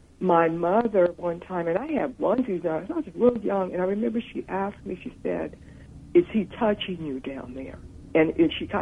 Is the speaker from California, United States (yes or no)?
yes; Oakland, California, United States; we were living in Oakland at the time. I was born in Oakland.